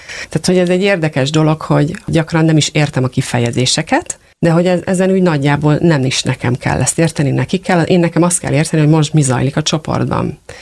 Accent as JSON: {"language": "Hungarian", "country": "Hungary", "said": "Lehet, hogy nem jön annyira könnyen, mert magyarok vagyunk, mi egy picit távolságtartóak, nem vagyunk annyira direktek"}